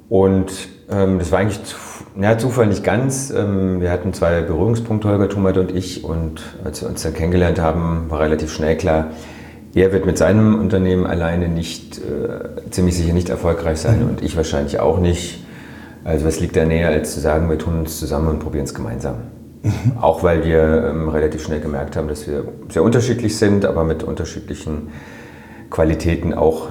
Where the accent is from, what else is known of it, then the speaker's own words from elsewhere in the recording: Freiburg, Baden-Württemberg, Germany; Ich komme halt aus Freiburg